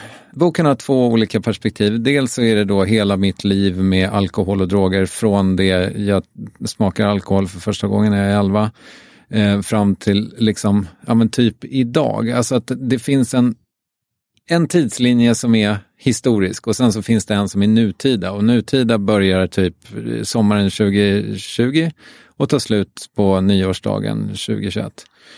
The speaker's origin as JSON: {"language": "Swedish", "town": "Strängnäs", "region": "Södermanland", "country": "Sweden", "also_born_or_lived": "Malmö", "moved": "as an adult", "lives_now": "Stockholm, Sweden", "said": "så är ju jag kommer från Strängnäs. Jag flyttade därifrån när jag var 19, trodde att jag skulle bli skådis."}